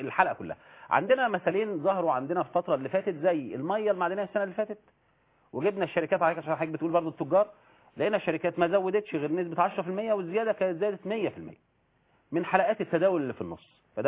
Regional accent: Egypt

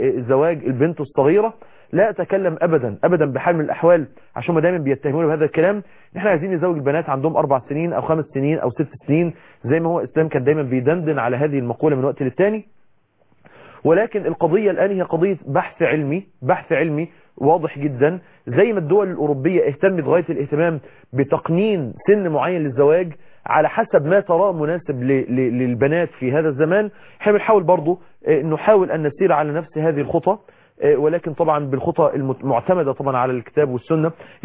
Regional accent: Egypt; نفس الكلام احنا عندنا في مصر في بيئات مختلفة

